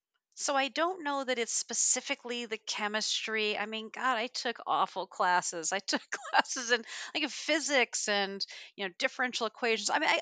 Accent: Texas, United States; I grew up in Texas, so there was just a hitch in my giddy up with regards to getting an MBA.

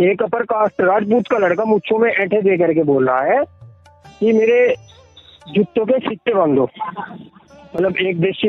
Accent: Devla, Uttar Pradesh, India; और मैं सहारनपुर उत्तर प्रदेश के गांव देवला से हूँ।

